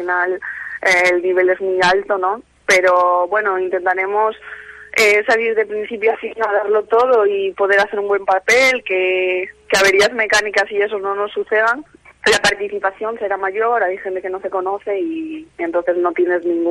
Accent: Galicia, Spain; Al final somos tres gallegos

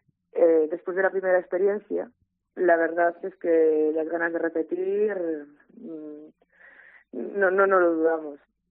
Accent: Galicia, Spain; Somos los únicos gallegos que participamos

